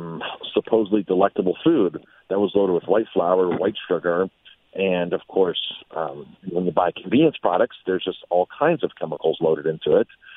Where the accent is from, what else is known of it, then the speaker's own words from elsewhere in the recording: Ellenville, New York, United States; I grew up in Ellenville. My family moved here when I was 9.